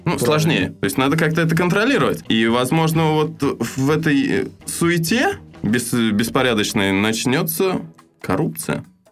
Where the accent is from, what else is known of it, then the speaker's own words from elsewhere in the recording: Voskresensk, Moscow Oblast, Russia; «Откуда?» «С Воскресенска». Тебе говорят: «А, с Москвы». Ты говоришь: «Нет, с Воскресенска.